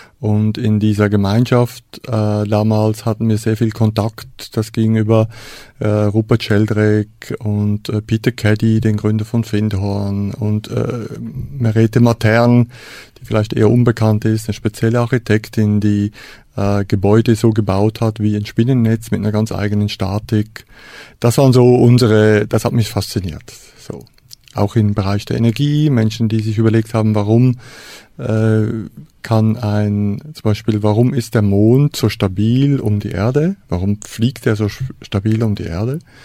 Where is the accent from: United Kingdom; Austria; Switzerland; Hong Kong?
Switzerland; now in Germany; Ja, ich bin Schweizer, habe auch noch meinen Schweizer Pass natürlich. Und fühle mich aber sehr wohl in Deutschland, bin schon sehr lange da.